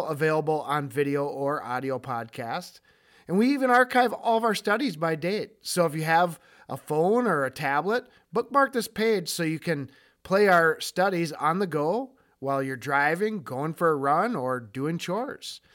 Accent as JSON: {"language": "English", "town": "Brooklyn Center", "region": "Minnesota", "country": "United States", "tie": "born or raised there", "said": "I grew up close to the city of Minneapolis. I grew up in Brooklyn Center."}